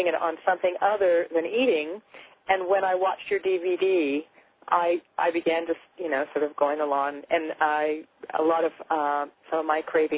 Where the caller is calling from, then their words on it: Germany; I'm calling from Germany.